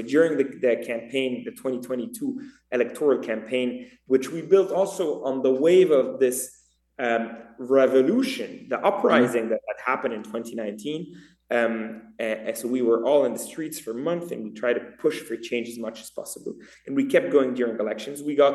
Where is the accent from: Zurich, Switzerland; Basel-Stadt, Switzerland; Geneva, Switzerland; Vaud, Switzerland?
Geneva, Switzerland; I was born in Switzerland, in Geneva, Switzerland, 1989. I grew up there, like so many Lebanese who are actually immigrants.